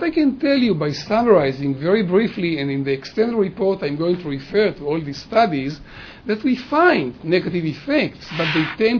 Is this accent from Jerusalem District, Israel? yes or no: no; Haifa, Haifa District, Israel; because I'm from Haifa, just to show you, you know, what it means to live in such a context, you know, I live in Haifa